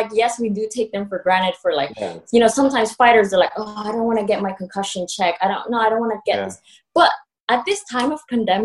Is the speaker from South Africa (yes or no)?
no; Cebu, Central Visayas, Philippines; moved away; I'm an islander from Cebu, Philippines. It's a beautiful island.